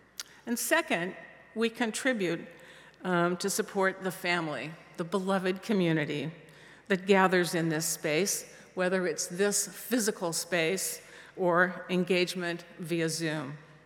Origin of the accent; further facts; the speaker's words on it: Minneapolis, Minnesota, United States; now in San Francisco, United States; For me, it has been a long and winding road from the church I grew up in on Lake Street in Minneapolis to UUSF on Franklin Street in San Francisco.